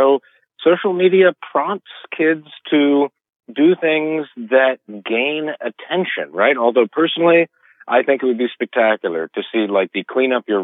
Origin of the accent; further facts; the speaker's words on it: Memphis, Tennessee, United States; In Memphis, Tennessee, which is my hometown, we just had a young man shot in the head